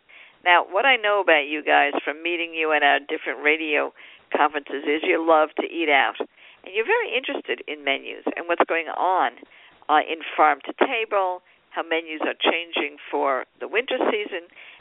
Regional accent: New York, United States; now in New Jersey, United States; I'm a New Yorker, broadcasting out of the great state of New Jersey, because I'm a transplant now to New Jersey

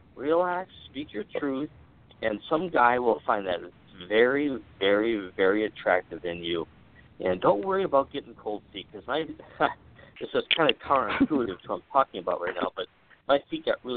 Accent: Wisconsin, United States; Well, I'm from Wisconsin, so I can make that joke.

